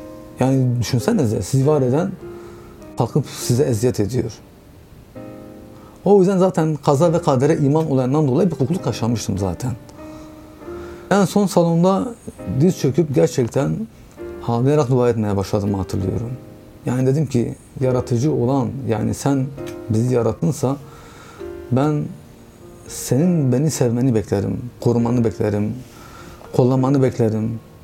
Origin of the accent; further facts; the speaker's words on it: Diyarbakır, Diyarbakır Province, Turkey; born there; also born or lived in Istanbul / Erzurum; Diyarbakır doğumluyum, 1979. Alipınar'da doğdum. Evliyim, iki çocuk sahibiyim. Diyarbakır'da doğdum ama Diyarbakır'da fazla kalamadım. Yani özellikle askerden sonra 6 yıl İstanbul, akabinde 5-6 yıl Erzurum olmak üzere uzun bir süre şehir dışında kaldım. Şu an tekrar işim gereği Diyarbakır'dayım.